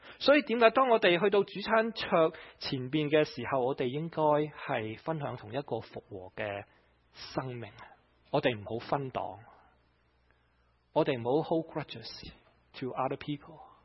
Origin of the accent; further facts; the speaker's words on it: China; 我们中国人去喝的时候或者吃东西，我们通常去坐大圆台的，是不是？